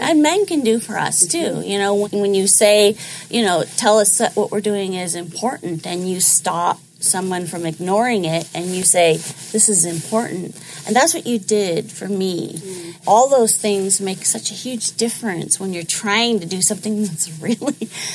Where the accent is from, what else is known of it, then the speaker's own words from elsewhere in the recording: Gilroy, California, United States; I sort of looked at my community because I grew up in Gilroy. Mm. I had cousins in Hollister and Morgan Hill.